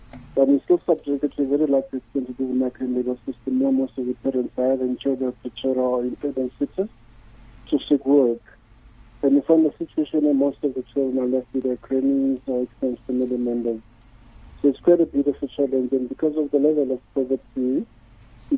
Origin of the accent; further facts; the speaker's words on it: Tafelkop, Limpopo, South Africa; born there; When I was born in Tafelkop, a small place called Tafelkop, I went to the local primary school as well.